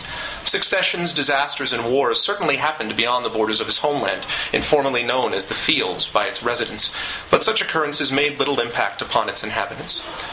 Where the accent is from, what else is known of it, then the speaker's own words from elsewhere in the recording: East Coast, United States; I'm happy to start it out in Seattle, even though I am myself from the East Coast.